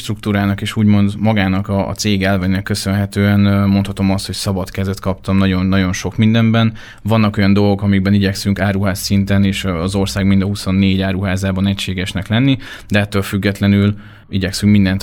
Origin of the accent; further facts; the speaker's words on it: Békéscsaba, Békés, Hungary; born there; Én Békés Csabán születtem, és igazából a nyaraim tetemes részét itt töltöttem, és egy abszolút otthonos közegnek tartottam